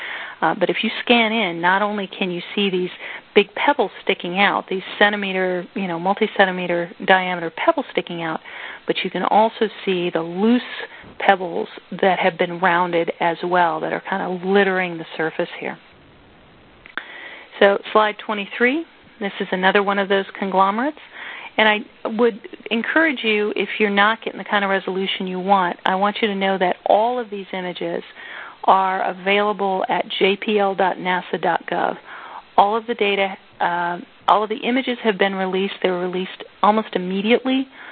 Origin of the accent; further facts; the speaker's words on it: Wisconsin, United States; I continue to do that just because I'm from Wisconsin, so there.